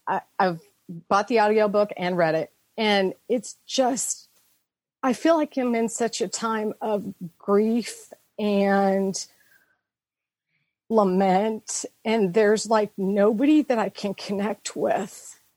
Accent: Kentucky, United States; I'm from Kentucky.

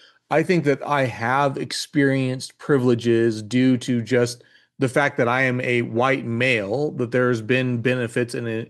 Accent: United States; now in some spaces, because I was from America, there was assumptions about me that gave me privilege.

